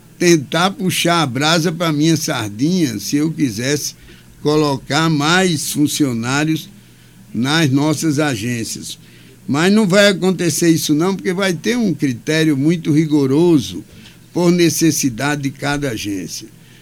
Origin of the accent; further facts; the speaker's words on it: Rio Grande do Norte, Brazil; tanto faz ser gaúcho do Rio Grande do Sul como nortista potiguar, como é o caso do meu estado, do Rio Grande do Norte.